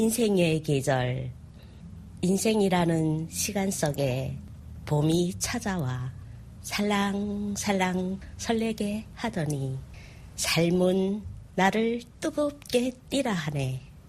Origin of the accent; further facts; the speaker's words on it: North Korea; now in South Korea; 남한에 정착한 신 남한 사회의 한 일원이고 한 성원이긴 하지만 아직도 그 우리 그 정체성, 개체성에는 고향이 북한이라는 그 색깔이 완전히 이렇게 동화되진 않아 있어요.